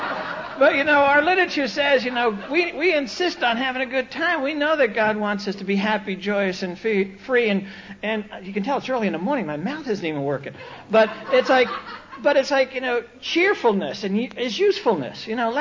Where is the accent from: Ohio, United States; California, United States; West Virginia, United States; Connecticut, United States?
California, United States; you could tell we're from California, because she says … you want a kumquat?